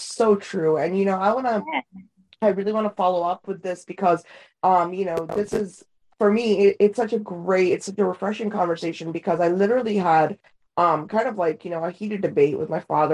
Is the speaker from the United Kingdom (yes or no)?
no; India; English is a second language; moved away; I already knew Hindi. I already knew, you know, the Indian culture, and growing up in India, I was going to school there.